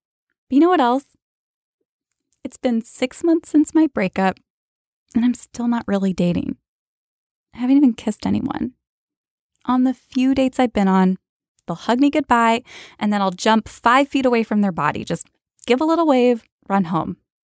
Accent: Midwest, United States; Half my family lives in Florida. I grew up in the Midwest.

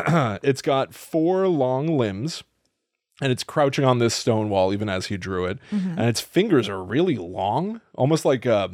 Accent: Connecticut, United States; We grew up in Connecticut.

